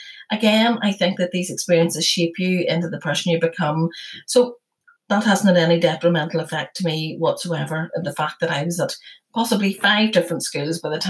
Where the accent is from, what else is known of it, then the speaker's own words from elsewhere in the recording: Armagh, Northern Ireland, United Kingdom; I grew up in Armagh.